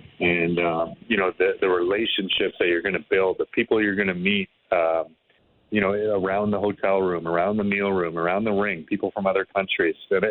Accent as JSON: {"language": "English", "town": "Brampton", "region": "Ontario", "country": "Canada", "tie": "born or raised there", "said": "I remember growing up in Brampton and playing on road hockey by myself"}